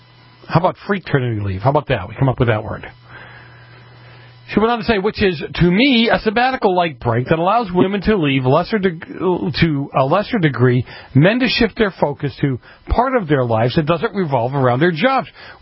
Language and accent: English; Boston, Massachusetts, United States; I'm one of those people that I grew up in Boston.